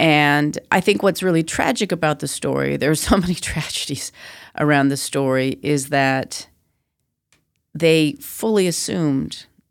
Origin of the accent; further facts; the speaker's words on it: Vancouver, British Columbia, Canada; So I was born and raised in Vancouver. So I was a yellow girl in a white world.